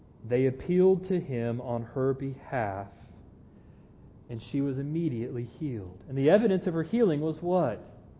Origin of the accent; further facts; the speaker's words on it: Southern United States, United States; accent: southern; can you hear my southern accent?